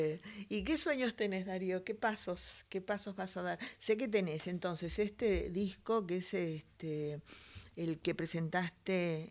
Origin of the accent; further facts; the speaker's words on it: San Salvador de Jujuy, Jujuy, Argentina; born there; Donde nací, en la Tacita Plata, en Jujuy, los valles.